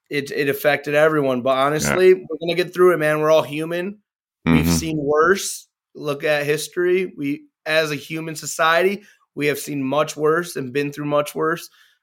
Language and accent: English; Amioun, North Governorate, Lebanon; I love going to the village, Amun, El Kura. That's where I'm from.